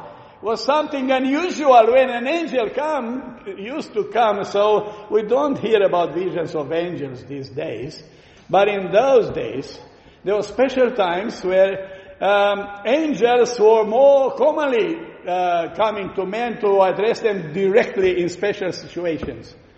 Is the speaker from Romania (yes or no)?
yes; Romania; We grew up in Romania, so about 90% or more of the people say they are Orthodox.